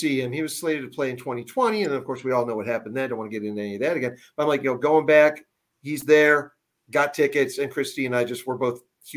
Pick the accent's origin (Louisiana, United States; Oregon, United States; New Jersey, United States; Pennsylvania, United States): Pennsylvania, United States; Erie; I realized the lead singer's from my hometown of Erie.